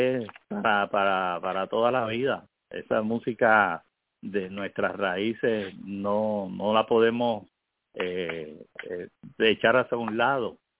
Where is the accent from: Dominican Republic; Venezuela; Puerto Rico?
Puerto Rico; Canóvanas; born there; porque me la enseñó el viejo mío desde que nací en el barrio Cujuy de Canóvana.